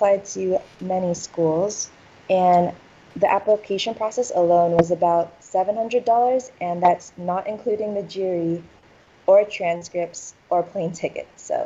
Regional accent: San Diego, California, United States; I'm from San Diego, California, and I will be attending Keck Graduate Institute this fall.

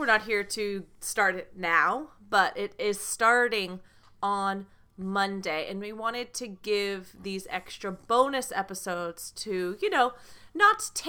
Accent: United States; I am broadcasting to you, recording from the United States of America. I am an American English teacher.

